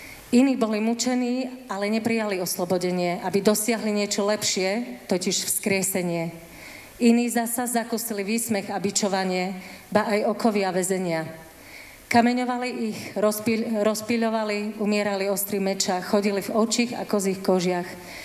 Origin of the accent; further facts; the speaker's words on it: eastern Slovakia, Slovakia; accent: East Slovak; chcem sa ospravedlniť za môj východňarský prízvuk tým, ktorí budú počúvať na západe napríklad